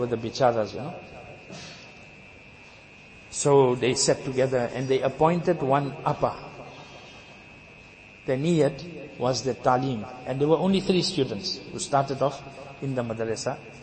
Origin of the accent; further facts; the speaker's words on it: Lenasia, Gauteng, South Africa; I come from Lanesia, Lens.